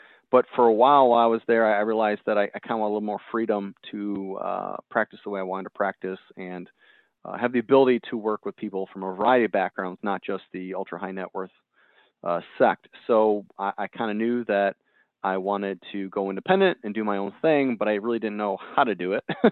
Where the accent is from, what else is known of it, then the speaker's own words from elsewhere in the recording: Detroit, Michigan, United States; So born and raised in Metro Detroit, and went to University of Michigan, go blue.